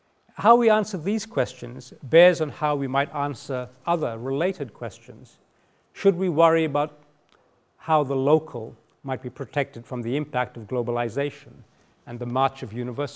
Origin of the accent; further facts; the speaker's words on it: Kuala Lumpur, Malaysia; when I was a small boy growing up in Kuala Lumpur, and I should mention that I'm of Malaysian origin, but of Australian citizenship.